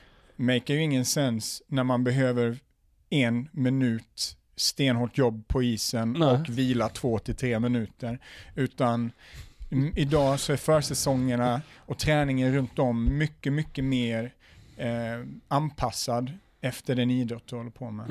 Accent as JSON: {"language": "Swedish", "town": "Umeå", "region": "Västerbotten County", "country": "Sweden", "tie": "born there", "said": "jag har fantastiska minnen och jag är född i Umeå."}